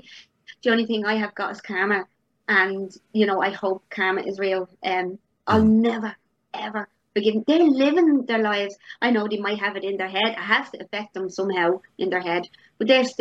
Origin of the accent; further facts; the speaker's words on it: Ireland; But I think as Irish people, we do beat ourselves up all the time.